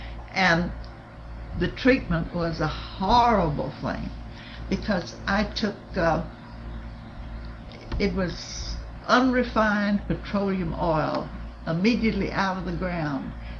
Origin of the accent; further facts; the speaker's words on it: Castroville, Texas, United States; born there; I was born here in Castroville.